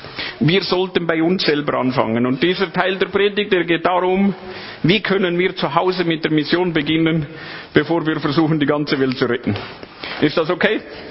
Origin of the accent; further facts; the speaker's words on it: Lötschental, Valais, Switzerland; ich bin im Wallis aufgewachsen, im Lötschental.